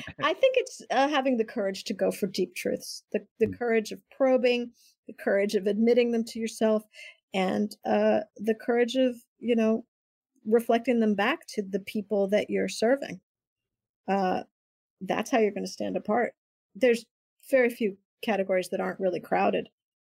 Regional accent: Puerto Rico; I'm from Puerto Rico.

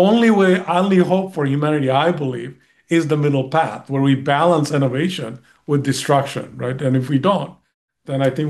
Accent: Bangladesh; I mean, look, I'm originally from Bangladesh.

